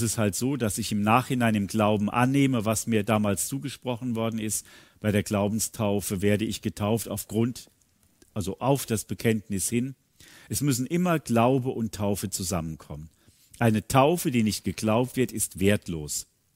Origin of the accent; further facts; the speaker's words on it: North Rhine-Westphalia, Germany; In meiner Heimat im Siegerland, da hat es ja vor inzwischen über 100 Jahren eine Erweckungszeit gegeben.